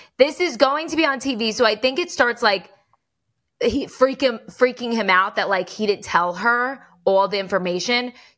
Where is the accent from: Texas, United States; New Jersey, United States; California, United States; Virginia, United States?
New Jersey, United States; because, you know, I'm from Jersey.